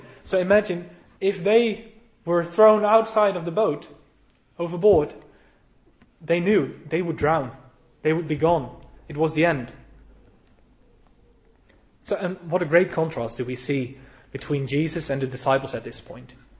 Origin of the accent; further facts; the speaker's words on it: Netherlands; I grew up in the Netherlands